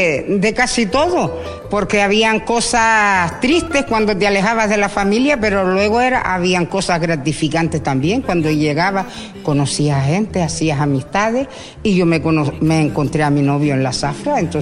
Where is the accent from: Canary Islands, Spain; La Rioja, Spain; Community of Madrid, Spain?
Canary Islands, Spain; Cofete; also born or lived in Jandía; soy de Jandía y criada en Cofete.